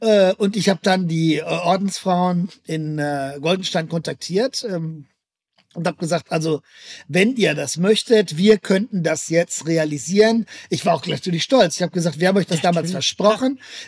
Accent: Rome, Lazio, Italy; und ich komme aus Rom, weißt du, das ergab sich auch so

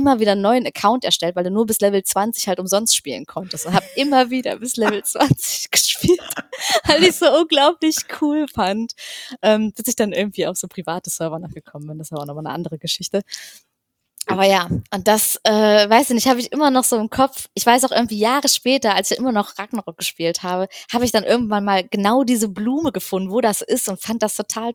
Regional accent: Magdeburg, Saxony-Anhalt, Germany; Berlin geboren, Magdeburg groß geworden. Magdeburg ist halt echt nicht groß so.

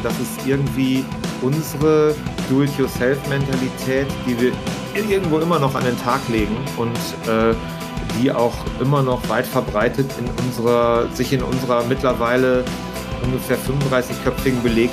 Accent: Vreden, North Rhine-Westphalia, Germany; also aus meinem Heimatort, Leute, mit denen ich Abi gemacht habe, mit denen, wir sind zusammen nach Münster gezogen und wir waren dann so die Vredener Bande

